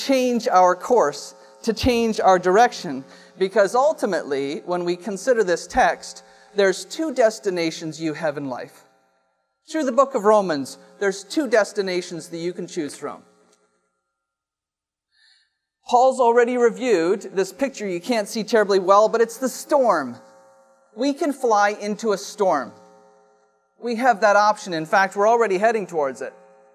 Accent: Canada; As a Canadian, it's hard to come up with that.

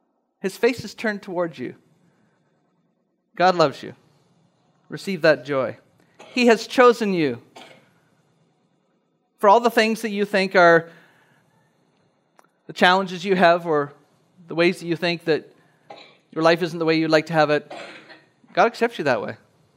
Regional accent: Scotland, United Kingdom; I'm from Scotland.

